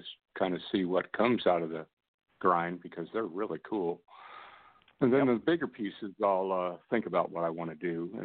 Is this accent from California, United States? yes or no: yes; Redding, California, United States; I grew up in Reading.